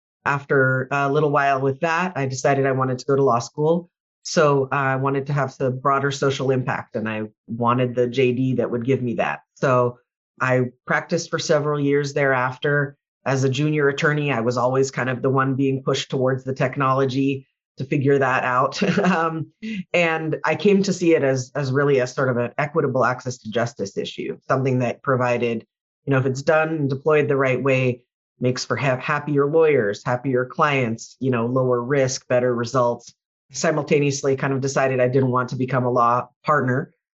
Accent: California, United States; I grew up in Silicon Valley.

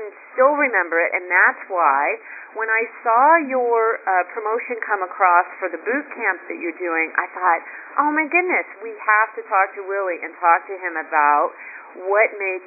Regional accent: Canada; I'm Canadian, okay?

